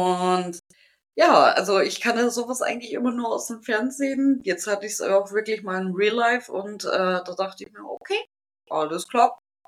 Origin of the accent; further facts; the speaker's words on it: Bavaria, Germany; Also ich komme aus Bayern. Sowas sieht man bei uns auf dem Landdorf nicht.